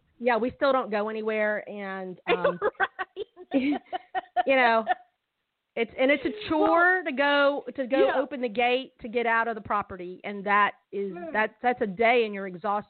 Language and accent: English; Atlanta, Georgia, United States; now in Alabama, United States; I was raised pretty much in Atlanta, Georgia.